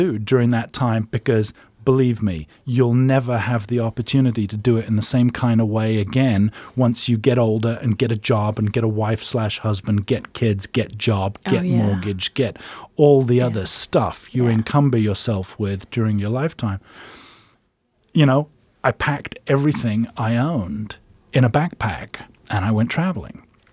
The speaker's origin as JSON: {"language": "English", "region": "England", "country": "United Kingdom", "lives_now": "United States", "said": "Well, you know, I'm an English guy."}